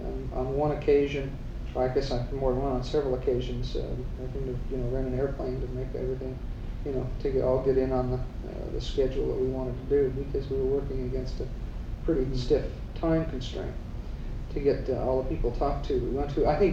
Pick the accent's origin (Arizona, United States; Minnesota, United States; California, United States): California, United States; Yes, I'm a lawyer from Southern California.